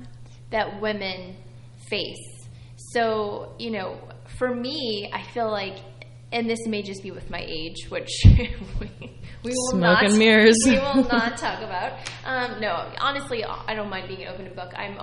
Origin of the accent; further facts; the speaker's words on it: Texas, United States; I'm from Texas, and in the South, you get married right out of college, and you have babies, you know, in your mid-20s, late 20s at the latest